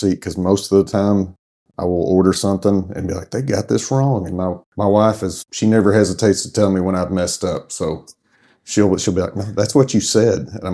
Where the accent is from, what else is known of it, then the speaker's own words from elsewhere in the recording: Batesville, Arkansas, United States; So I was born and raised in Arkansas, but over in Northeast Arkansas in Batesville.